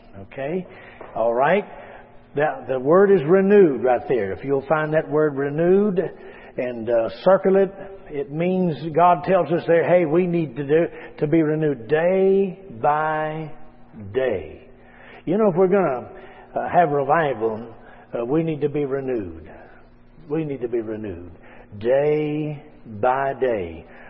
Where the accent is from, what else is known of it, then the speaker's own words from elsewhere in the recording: West Virginia, United States; I'm from West Virginia. I heard somebody else from West Virginia.